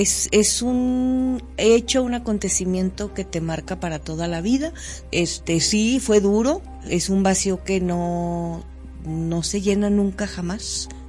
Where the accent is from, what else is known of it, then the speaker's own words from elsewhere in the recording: Durango, Mexico; soy una mujer duranguense, como habemos muchas en este estado